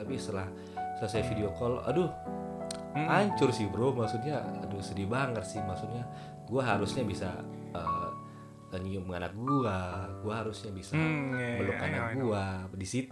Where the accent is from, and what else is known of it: Indonesia; accent: Batak